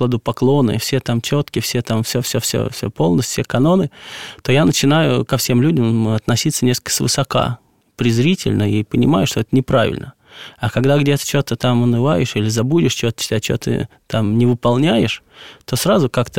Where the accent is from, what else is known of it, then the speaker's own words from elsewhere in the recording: Moscow, Russia; потому что я москвич